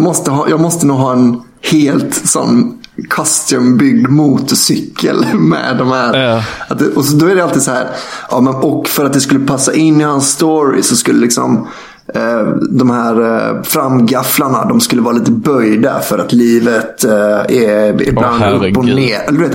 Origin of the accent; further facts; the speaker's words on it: Kungälv, Västra Götaland County, Sweden; de som bor kvar i Kungälv, alltså där jag är från.